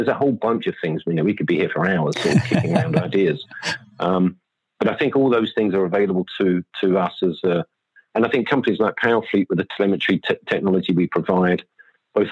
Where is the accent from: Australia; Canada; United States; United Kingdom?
United Kingdom; England; I have a middle name, but I just don't use it, being an Englishman.